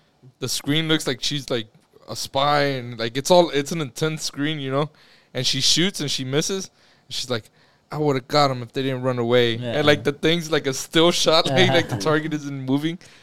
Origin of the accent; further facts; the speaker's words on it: Houston, Texas, United States; Like, do I say like, soy de Nuevo León y Houston? Or soy de Houston y Nuevo León?